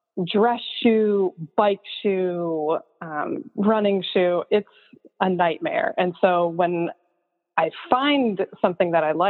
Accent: Maine, United States; I am originally from Maine, and that is where L.L. Bean's headquarters are

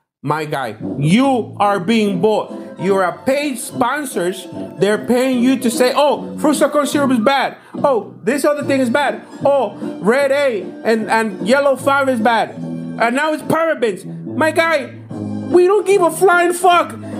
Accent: New Jersey, United States; Maybe it's because I'm from Jersey.

